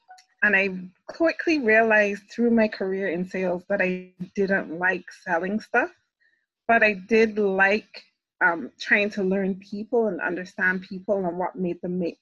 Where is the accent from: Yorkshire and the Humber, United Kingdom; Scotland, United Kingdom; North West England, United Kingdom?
North West England, United Kingdom; Manchester; So I am originally from Manchester in UK.